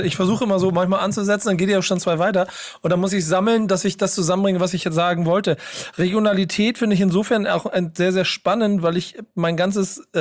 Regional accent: Hamburg, Germany; ich bin Hamburger

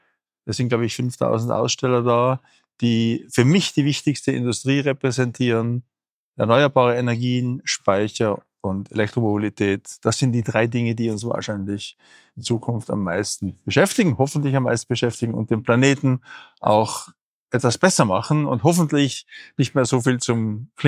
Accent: Austria; Ich bin Österreicher, bin auf einem Bergbauernhof aufgewachsen

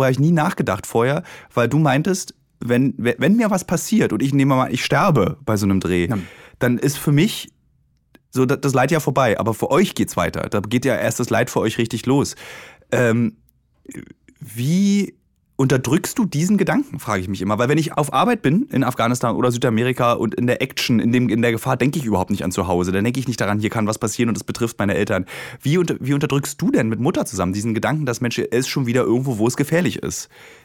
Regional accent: East Germany, Germany; Also ich meine, wir kommen aus der DDR

